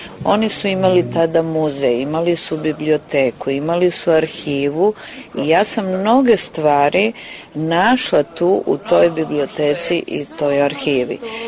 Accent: Serbia; zato što kod nas u Srbiji danas, a i ranije

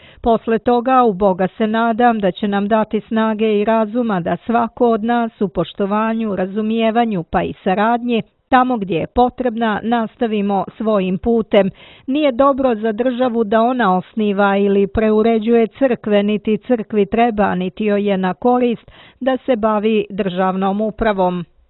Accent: Montenegro; Kod nas u Crnoj Gori nije u pitanju sukob među narodima niti rat Crnogoraca sa spoljnim neprijateljem, nego unutrašnje osvajanje slobode

